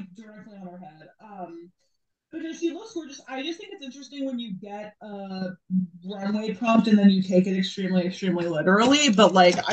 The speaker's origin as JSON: {"language": "English", "town": "Las Vegas", "region": "Nevada", "country": "United States", "said": "So I'm from Vegas originally, and I just really know this aesthetic."}